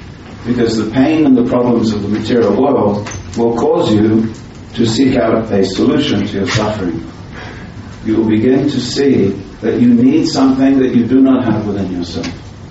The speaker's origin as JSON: {"language": "English", "country": "United Kingdom", "said": "As British, sometimes we're a little clumsy with our metaphors."}